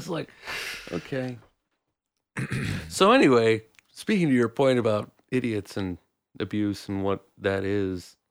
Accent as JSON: {"language": "English", "region": "the South", "country": "United States", "tie": "born or raised there", "said": "I grew up in the South. Most of my friends were spanked growing up."}